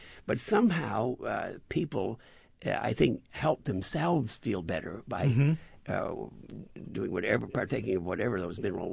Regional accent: Connecticut, United States; We both originally from Connecticut, as a matter of fact.

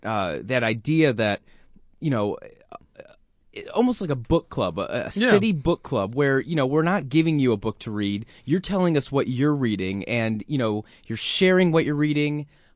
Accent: Detroit, Michigan, United States; also born or lived in Los Angeles / Boston; now in Indianapolis, United States; I'm originally from Detroit.

